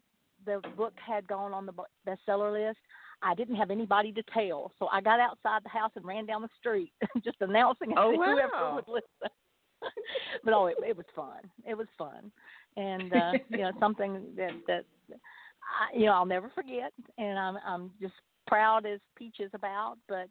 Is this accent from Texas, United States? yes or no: yes; Texas, United States; I am from East Texas, and I have spent a lot of time in Louisiana.